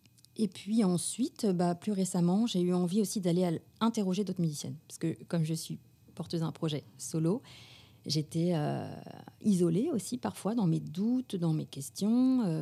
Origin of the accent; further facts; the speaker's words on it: France; puisque au départ, je suis française.